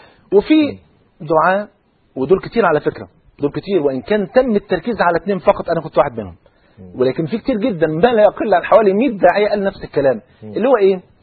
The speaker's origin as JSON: {"language": "Arabic", "country": "Egypt", "said": "خليني انا مواطن مصري"}